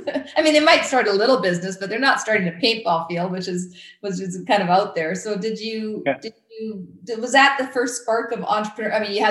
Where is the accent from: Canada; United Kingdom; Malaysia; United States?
Canada; as a Canadian